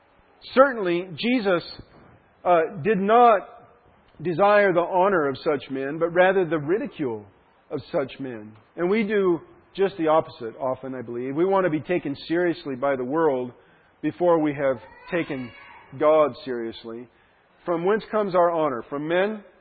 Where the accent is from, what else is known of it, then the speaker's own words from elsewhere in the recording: Idaho, United States; Well, I come from Idaho, and Idaho is an interesting place.